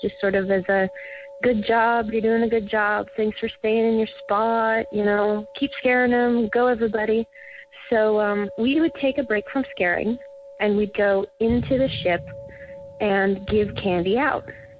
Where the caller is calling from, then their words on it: Burbank, California, United States; I'm calling from Burbank, California.